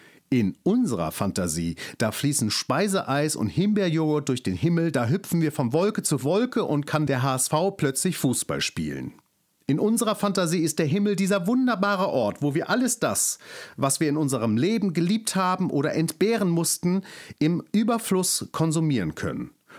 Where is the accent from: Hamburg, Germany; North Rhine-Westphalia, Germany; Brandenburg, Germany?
Hamburg, Germany; in der Hansestadt, die übrigens meine Heimatstadt ist